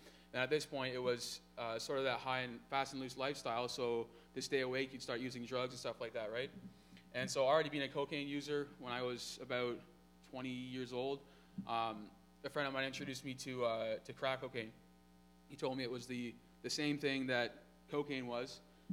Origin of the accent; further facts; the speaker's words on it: Lucan, Ontario, Canada; I started working at a bar in my hometown in Lucan, and which is about 15 minutes north of London, Ontario.